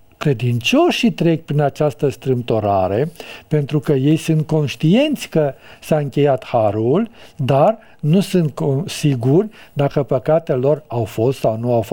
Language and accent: Romanian; Romania; Eu care locuiesc în România și sunt un român